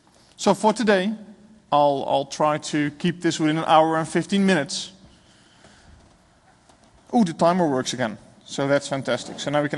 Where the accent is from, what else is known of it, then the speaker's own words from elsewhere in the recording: Houten, Utrecht, Netherlands; I'm from Houten, the Netherlands. I could have driven here.